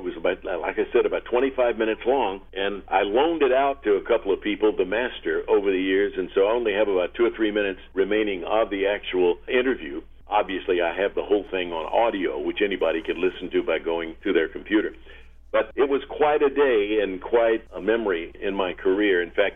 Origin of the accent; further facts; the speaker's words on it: Jackson, Tennessee, United States; from my hometown of Jackson